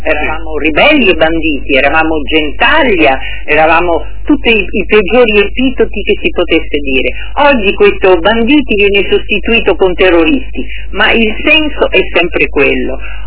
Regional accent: Venice, Veneto, Italy; now in Rome, Italy; io sono veneziana, anche se adesso vivo a Roma da moltissimi anni

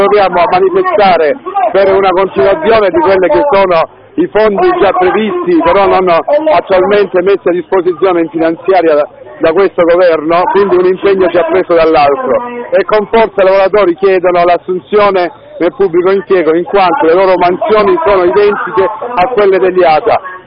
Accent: Lecce, Apulia, Italy; Allora, sono di Lecce

